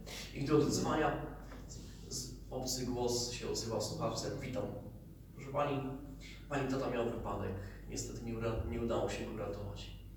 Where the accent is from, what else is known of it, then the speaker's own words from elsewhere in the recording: Toruń, Kuyavian-Pomeranian Voivodeship, Poland; jestem blisko, bo jestem z Torunia i w Toruniu jestem